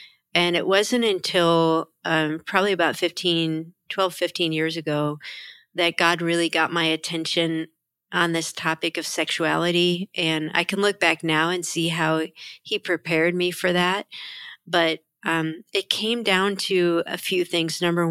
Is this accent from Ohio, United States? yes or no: yes; Cleveland, Ohio, United States; I was raised in Cleveland, Ohio area.